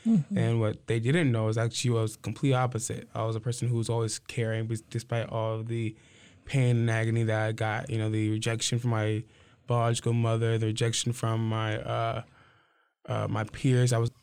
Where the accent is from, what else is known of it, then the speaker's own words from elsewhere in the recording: Lansing, Michigan, United States; born there; also born or lived in Louisiana; I was born in Lansing, Michigan. I moved to Louisiana for a few years, came back.